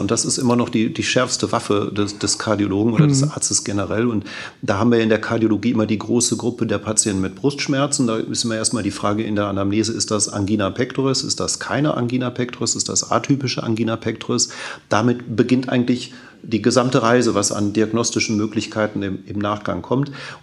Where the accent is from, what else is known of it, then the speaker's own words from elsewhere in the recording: Essen, North Rhine-Westphalia, Germany; Und ich bin aber auch in Essen geboren, hier zur Schule gegangen und habe hier auch studiert.